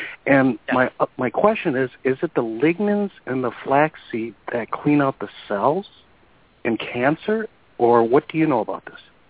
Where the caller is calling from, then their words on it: Saint Paul, Minnesota, United States; I'm calling from St. Paul, Minnesota again.